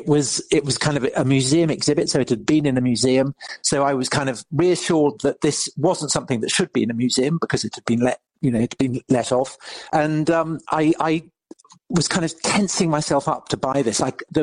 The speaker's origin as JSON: {"language": "English", "town": "Salisbury", "region": "South West England", "country": "United Kingdom", "tie": "born or raised there", "said": "who are based in my hometown of Salisbury."}